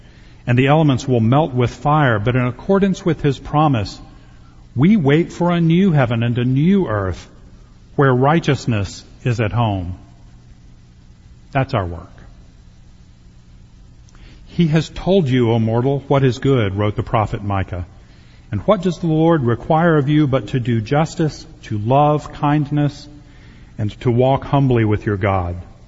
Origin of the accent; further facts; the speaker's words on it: Shreveport, Louisiana, United States; my hometown, Shreveport, Louisiana.